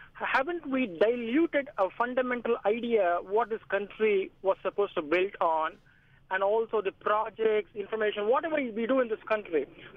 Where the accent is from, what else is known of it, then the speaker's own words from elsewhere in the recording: San Ramon, California, United States; I'm from San Ramon.